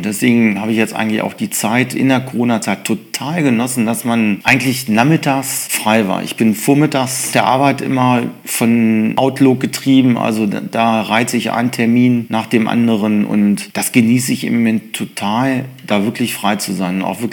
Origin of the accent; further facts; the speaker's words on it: Holtensen, Lower Saxony, Germany; Ja, Holtensen ist meine Heimat eigentlich. Da ich bin seit, ja, geborener Holtenser im Grunde. Und das ist eigentlich meine Heimat.